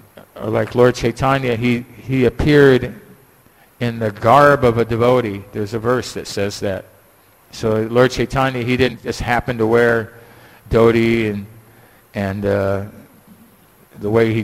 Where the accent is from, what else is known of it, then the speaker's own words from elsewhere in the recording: California, United States; Like I grew up in California where we have a lot of wildfires.